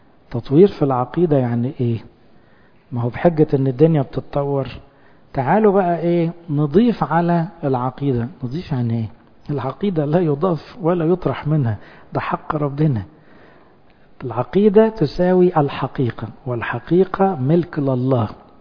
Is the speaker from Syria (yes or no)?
no; Egypt; اخوانا احنا مصريين بس احنا مسيحيين اولا